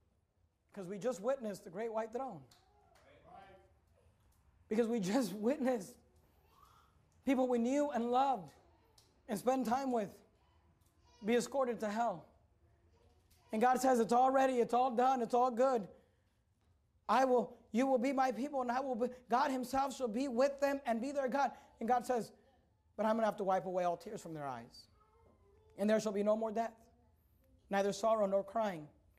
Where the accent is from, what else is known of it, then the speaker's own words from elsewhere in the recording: Hayward, California, United States; also born or lived in San Leandro; I grew up in the Bay Area. I lived in Hayward, California. We moved from Hayward, California to San Leandro, San Lorenzo, California.